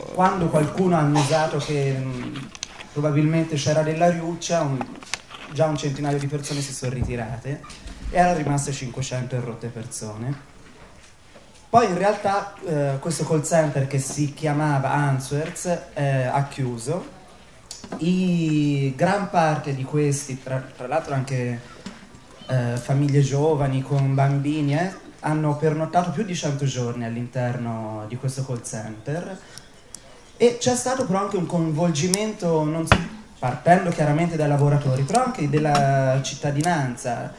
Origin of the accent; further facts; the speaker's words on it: Tuscany, Italy; oggi il mio governatore, io sono toscano, si sente